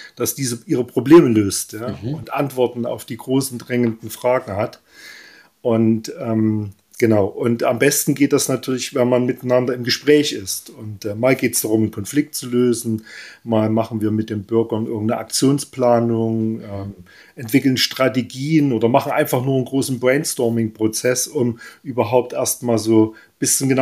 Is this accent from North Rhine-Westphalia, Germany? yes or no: no; Oelsnitz, Saxony, Germany; also war Stadtrat in meiner Heimatstadt Oelsnitz im Erzgebirge, war Mitglied des Kreistages im Erzgebirgskreis.